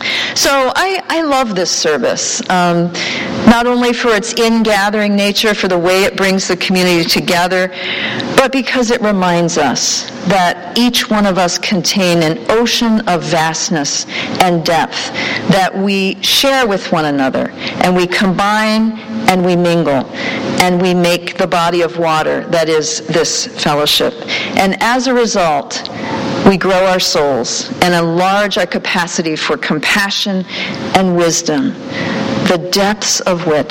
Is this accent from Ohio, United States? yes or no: yes; Cleveland, Ohio, United States; Langston Hughes grew up in my hometown, Cleveland, Ohio